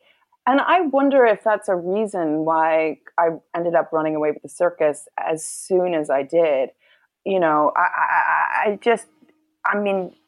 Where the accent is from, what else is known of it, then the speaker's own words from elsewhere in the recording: New York City, New York, United States; It was not exactly intentional. I mean, growing up in New York City helped.